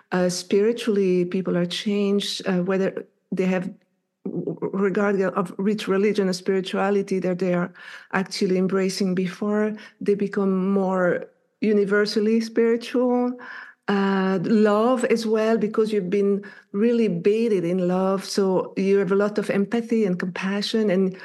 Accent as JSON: {"language": "English", "town": "Brussels", "region": "Brussels-Capital Region", "country": "Belgium", "tie": "born or raised there", "first_language": "French", "second_language": "English", "said": "My first language is French. I grew up in Belgium, in the city of Brussels, which Belgium, for people that don't wonder where it is, it's the country between France and Germany."}